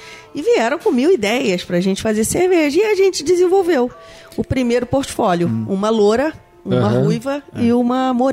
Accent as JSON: {"language": "Portuguese", "region": "Rio de Janeiro", "country": "Brazil", "tie": "born or raised there", "said": "Eu nasci ali, me criei parte, né? Perto, assim, a infância, a primeira infância, 7 anos, na Penha. Depois eu mudei para a Ilha do Governador. E da Ilha do Governador já fui para fora do país e parará. E quando voltei, já fui morar na Barra."}